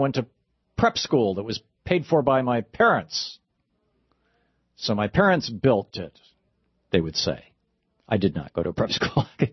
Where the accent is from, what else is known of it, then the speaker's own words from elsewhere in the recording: Michigan, United States; I mean, I grew up in Michigan, so we were told this constantly.